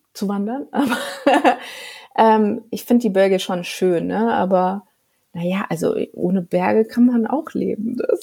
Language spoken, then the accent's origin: German; Hamburg, Germany; now in Munich, Germany